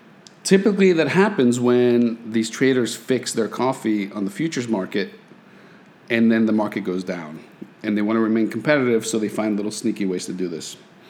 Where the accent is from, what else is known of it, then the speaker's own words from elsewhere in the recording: Nicaragua; also born or lived in Guatemala / Costa Rica / Peru; I was born in Guatemala. I was raised in Nicaragua. I lived in Costa Rica. I lived in Peru. It's my culture